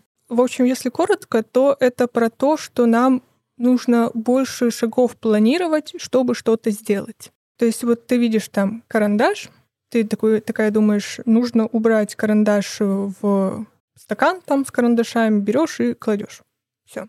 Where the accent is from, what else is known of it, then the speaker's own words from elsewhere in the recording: Cherepovets, Vologda Oblast, Russia; now in Saint Petersburg, Russia; Я сама, например, родом из Череповца, И мне кажется, что если бы я не переехала в Питер и осталась там